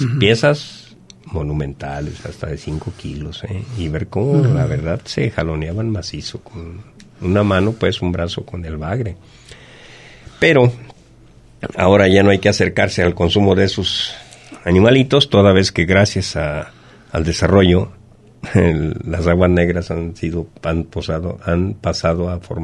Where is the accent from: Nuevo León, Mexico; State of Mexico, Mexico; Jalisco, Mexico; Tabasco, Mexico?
Jalisco, Mexico; Colotlán; Pero los únicos que comemos carne somos los de Colotlán, así, de esa manera desmedida.